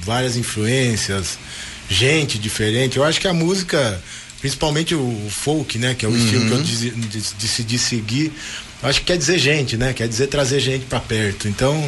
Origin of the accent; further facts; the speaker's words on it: Elias Fausto, São Paulo, Brazil; also born or lived in Capivari; eu sou de uma cidadezinha chamada Elias. Na verdade, eu nasci em Capivari, porque Elias Falso não tinha maternidade.